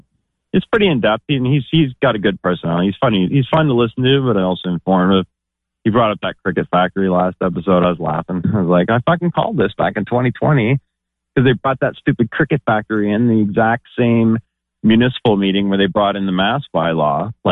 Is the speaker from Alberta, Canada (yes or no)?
no; London, Ontario, Canada; I'm in Ontario. I'm in London.